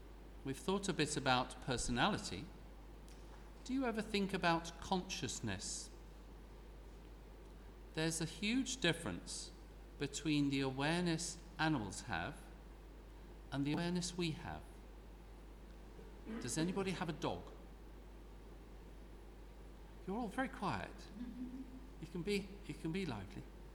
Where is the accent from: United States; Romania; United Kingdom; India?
United Kingdom; England; I became conscious as a young man of being English, with good things and bad things.